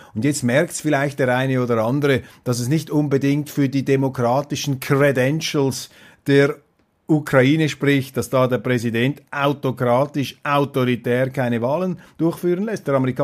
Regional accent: Saxony-Anhalt, Germany; verzeihen das jetzt als Sachsen-Anhaltiner, wenn das richtig formuliert ist

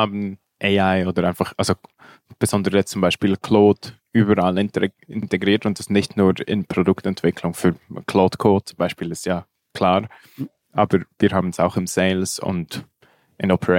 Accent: Switzerland; sehr beängstigt mich da als Schweizer, ehrlich gesagt.

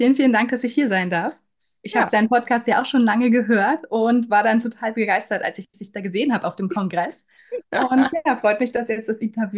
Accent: Berlin, Germany; born there; now in Wiesbaden, Germany; Genau, also … ich bin 36 Jahre jung, gebürtige Berlinerin, aber schon seit 2009 wohne ich mit meiner Familie in Wiesbaden.

